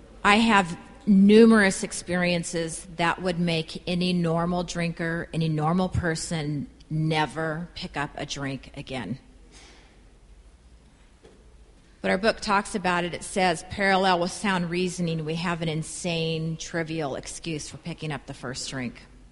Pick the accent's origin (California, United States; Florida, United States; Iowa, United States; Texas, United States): California, United States; San Bernardino; I'm an Eskimo from San Bernardino, northern San Bernardino. It's a little cooler there. There are not a lot of Eskimos from San Bernardino.